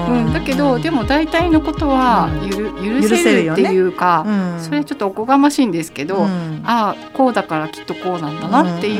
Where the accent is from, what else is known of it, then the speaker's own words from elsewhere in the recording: Nagoya, Aichi, Japan; 名古屋人なので、まあ、田楽の味噌とか、味噌カツの味噌とか、地域的にいろいろアレンジできるし